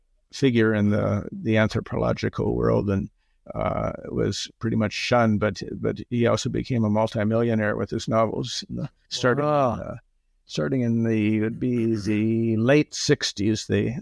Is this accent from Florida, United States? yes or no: yes; Florida, United States; I'm being from Florida. I'm freezing.